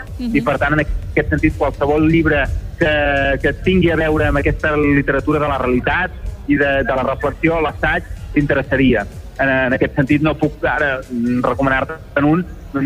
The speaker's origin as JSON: {"language": "Catalan", "town": "Palafrugell", "region": "Catalonia", "country": "Spain", "said": "hem triat el meu poble per reivindicar aquestes arrels palafrugellenques"}